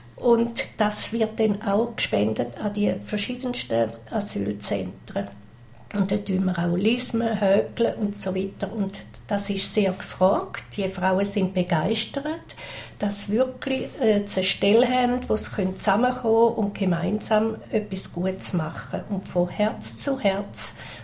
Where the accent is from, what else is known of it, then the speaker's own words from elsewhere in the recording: Thurgau, Switzerland; now in Beatenberg, Switzerland; Viel Grüße aus dem Beoland. Ich wohne seit 11 Jahren in Beatenberg. Man hört es, ich komme aus Mostindien. Das ist Kanton Thurgau.